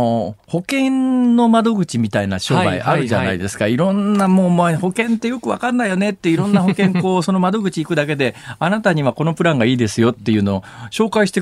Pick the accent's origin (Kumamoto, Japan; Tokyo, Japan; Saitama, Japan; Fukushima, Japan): Saitama, Japan; うち関西文化圏なんですよ、はい、ね、育った環境が、はい、まあ、あの埼玉県で育ってますから